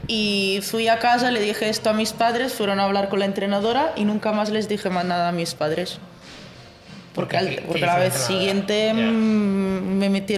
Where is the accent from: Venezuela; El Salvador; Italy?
Italy; Como, Lombardy